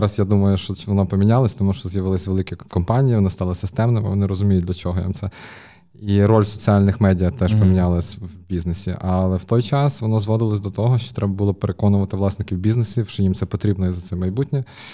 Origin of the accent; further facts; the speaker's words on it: Ivano-Frankivsk, Ivano-Frankivsk Oblast, Ukraine; Один з них – це мій друг дитинства, з яким ми колись росли разом в Франківську.